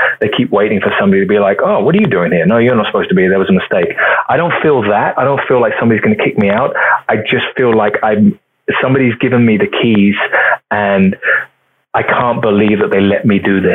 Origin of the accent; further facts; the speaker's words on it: Luton, East of England, United Kingdom; I mean, I was born in Luton, which is 20 miles north of London. It's a town that is wonderful and also a little rough. It's a working class town.